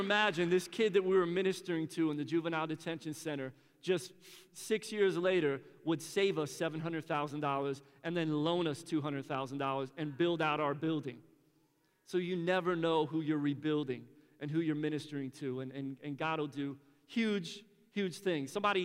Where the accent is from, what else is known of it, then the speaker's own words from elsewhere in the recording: Philadelphia, Pennsylvania, United States; Originally, I'm from Philly. I'm not from Tampa. You might be able to hear that a little bit in my accent. But originally, I grew up in Philly